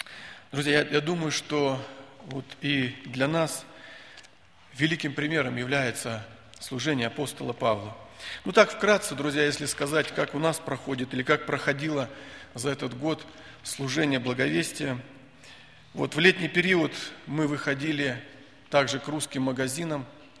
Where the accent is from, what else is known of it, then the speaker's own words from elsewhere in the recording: Minnesota, United States; Я из Миннесоты.